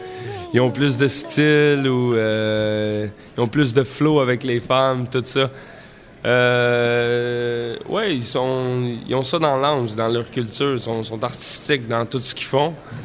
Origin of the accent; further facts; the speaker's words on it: Montreal, Quebec, Canada; J'ai grandi à Montréal, puis j'ai été élevé par des Haïtiens.